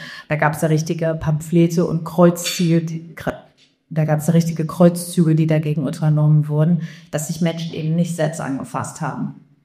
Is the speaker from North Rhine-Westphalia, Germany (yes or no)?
yes; Cologne, North Rhine-Westphalia, Germany; Ich komme ja aus Köln, das ist nicht so.